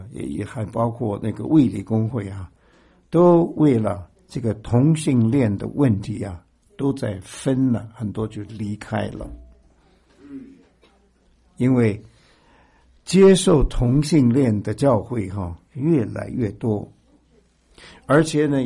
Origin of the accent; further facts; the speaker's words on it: China; 中国人呢比较含蓄啊、哦、有什么事情啊都是比较隐藏的，不会让人知道的。因为我们中国人就是说家丑不可外扬啊